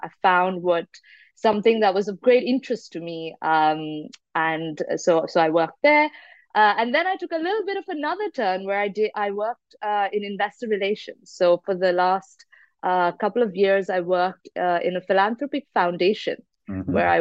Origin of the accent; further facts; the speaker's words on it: India; born there; also born or lived in New Zealand / Singapore / United Kingdom / United States; I was born in India, but I've lived, I've worked, and I've been educated across multiple continents. Mm-hmm. India, New Zealand, Singapore, the UK, the US, and Dubai.